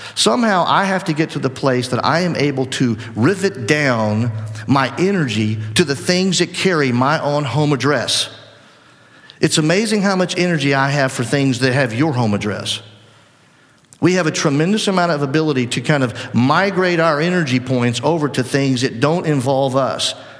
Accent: Mississippi, United States; If you're a person growing up in South Mississippi, like I was, without a father, like I had

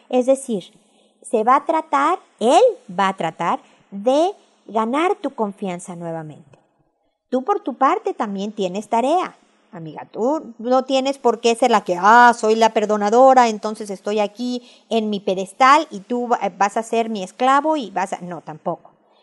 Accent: Mexico City, Mexico; accent: Mexican; now in Chile; Tenemos un año viviendo en Chile y yo soy mexicana, como pueden oír por mi acento. Y el día de hoy nevó en la parte en donde yo vivo. Es increíble porque como mexicana, prácticamente chilanga, como decimos, de la Ciudad de México

